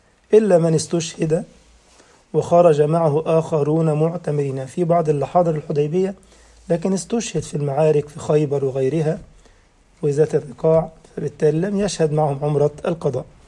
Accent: Egypt; وكذلك كان كسوة الكعبة بتيجي من عندنا من مصر، الملابس والطعام كان بيجي من مصر، وحتى اليوم موجودة التكية عندنا في مصر.

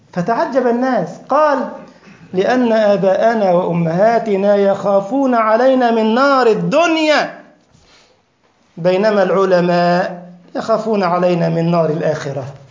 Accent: Egypt; اذكر ان احد مدراء المدارس عندنا في مصر، وكنت ادرس في مدرسه قطاع خاص تربيه اسلاميه ومواد شرعيه

